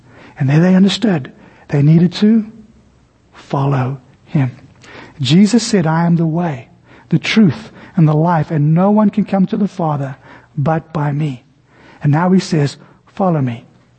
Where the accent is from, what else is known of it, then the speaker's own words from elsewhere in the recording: South Africa; As South African soldiers, we from South Africa, we went up to North Africa, to Egypt specifically.